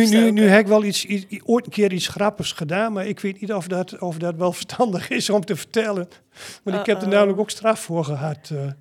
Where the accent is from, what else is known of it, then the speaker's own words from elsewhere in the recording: Drenthe, Netherlands; Ja, ik ben een geboren en getogen Drent. Ik praatte toen ook heel veel in dialect nog.